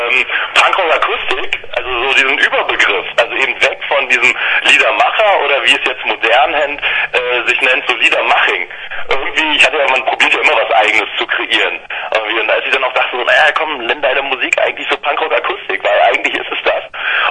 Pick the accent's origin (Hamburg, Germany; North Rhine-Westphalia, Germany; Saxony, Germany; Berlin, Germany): Berlin, Germany; wo ich hier gerade praktisch in meiner Heimatstadt.